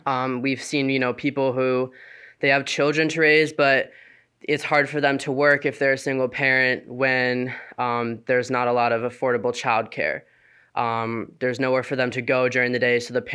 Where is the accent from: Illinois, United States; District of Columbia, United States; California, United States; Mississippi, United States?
Illinois, United States; Aurora; now in Connecticut, United States; I'm a senior journalism student at UConn, and I'm from Aurora, Illinois.